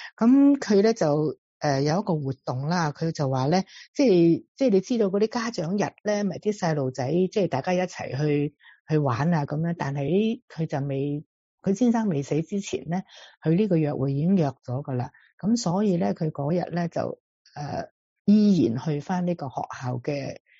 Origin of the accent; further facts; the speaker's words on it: Guangdong, China; 因为我哋广东人啊嘛，我从来都未认识过呢个字